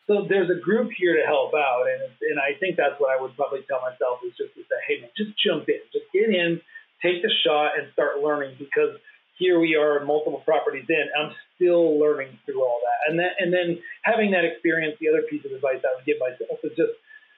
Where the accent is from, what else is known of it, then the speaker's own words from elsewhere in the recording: Maine, United States; You know, obviously we Troy and I grew up in Maine, neighbors as it turned out.